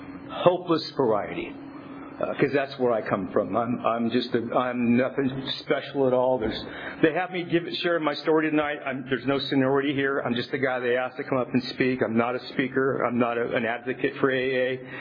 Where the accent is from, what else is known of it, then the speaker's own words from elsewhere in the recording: Tulare, California, United States; also born or lived in Visalia; I actually was raised in Tulare. I was born and raised in Tulare. Grew up in Visalia, Tulare.